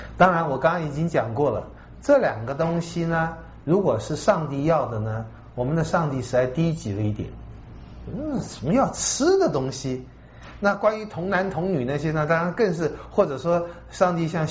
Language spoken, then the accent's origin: Chinese; China; 哎，这也跟我们中国人有点像